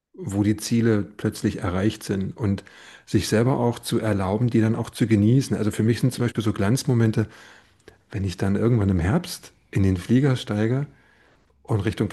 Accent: Germany; Ich bin ja noch so ein Kind der DDR

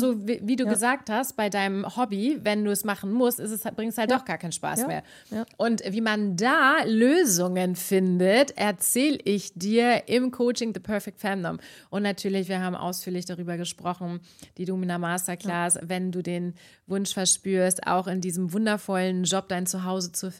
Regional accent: Himmelpforten, Lower Saxony, Germany; moved away as an adult; also born or lived in London; now in Hamburg, Germany; ich bin auch nur ein kleines Mädchen vom Dorf, ne? Ich komme aus Himmelpforten. Ich bin mit 19, weil ich in meiner Dorfdisco Hainbokel einen Jungen aus Hamburg kennengelernt habe, wegen dem nach Hamburg gezogen

